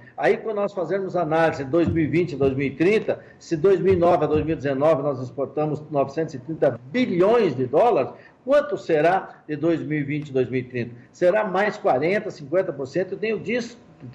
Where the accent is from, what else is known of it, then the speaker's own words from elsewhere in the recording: Brazil; Eu sou brasileiro.